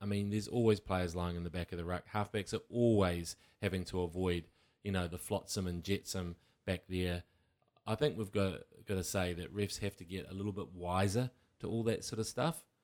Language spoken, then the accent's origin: English; Waikato, New Zealand; I grew up in the Waikato where people would just ring cowbells